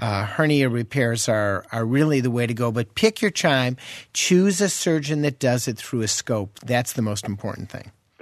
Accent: Wisconsin, United States; I mean, I'm from Wisconsin. I could say milk and yogurt are part of the diet.

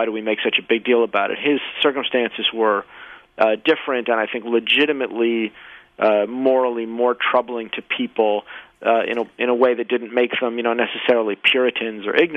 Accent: United States; I do, just as an American, as someone who cares about politics

